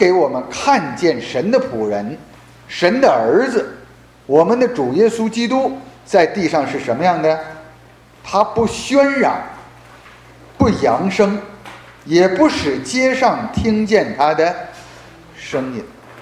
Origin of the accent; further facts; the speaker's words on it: China; now in United States; 我到美国来啊，我发现这么多的这个台湾人啊，我们是大陆人